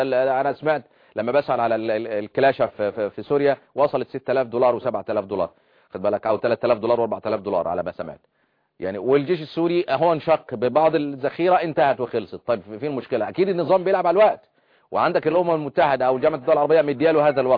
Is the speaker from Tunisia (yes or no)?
no; Upper Egypt, Egypt; بقت زي النبوت عندنا في الصعيد